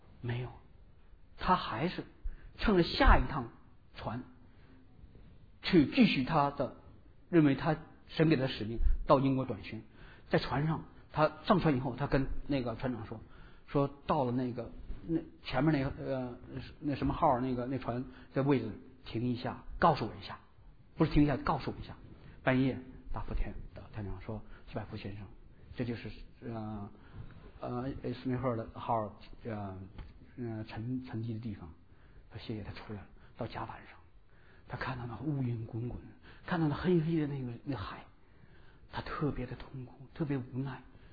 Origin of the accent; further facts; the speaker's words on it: Shandong, China; 我在老家，我老家山东的